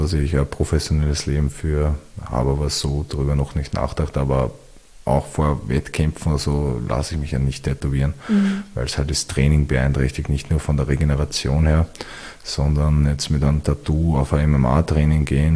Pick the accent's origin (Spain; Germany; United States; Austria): Austria; Wiener Neustadt, Lower Austria; das ist eigentlich der Spruch von meiner Stadt, also wo ich herkomme, aus Wiener Neustadt